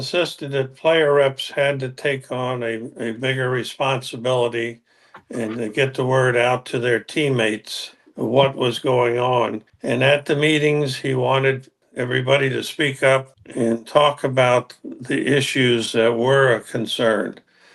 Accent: the South, United States; And I grew up in the South, and I'm thinking a little bit, oh, is this a good approach?

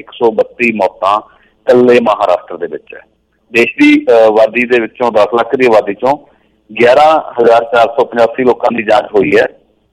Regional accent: Punjab, India; corona ਦਾ ਨਥਾਣਾ ਤੁਸੀਂ ਮੇਰੇ ਜ਼ਿਲ੍ਹੇ ਦੀ ਗੱਲ ਕੀਤੀ ਹੈ ਸਾਡੇ ਪਿੰਡਾਂ ਦੀ ਗੱਲ ਕੀਤੀ ਹੈ

